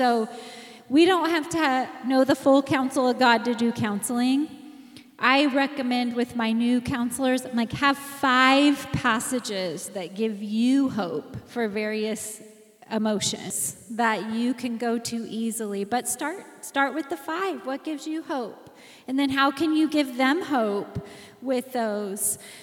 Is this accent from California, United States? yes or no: no; Oregon, United States; So I'm an Oregonian, but she's a Wyoming knight.